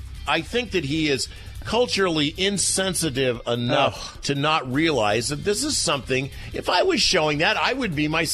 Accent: Seattle, Washington, United States; I grew up in Seattle. I grew up as a Husky football fan.

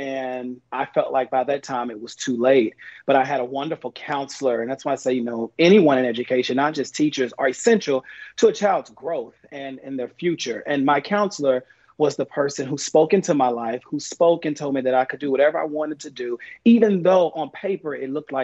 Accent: Texas, United States; I'm from Texas, so I'm from the southern region, from the south of the U.S.

